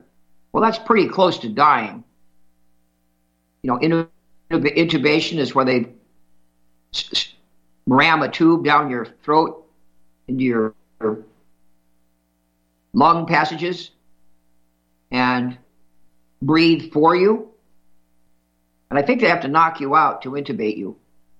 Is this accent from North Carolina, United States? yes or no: no; Manhattan, New York, United States; born there; it's 32 miles from the hospital I was born in on Fifth Avenue in Manhattan, Flower Fifth Avenue Hospital